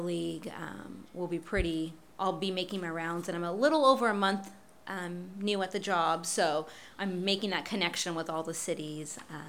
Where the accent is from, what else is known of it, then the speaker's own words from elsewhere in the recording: California, United States; I'm actually from Fresno County, so I hope to see you guys a lot more.